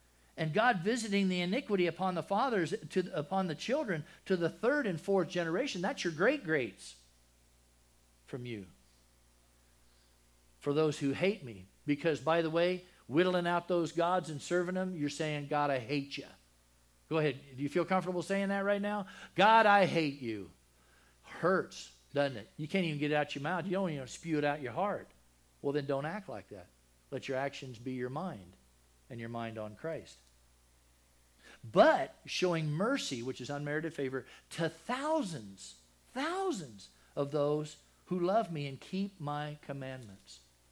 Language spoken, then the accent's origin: English; Texas, United States; I'm from Texas.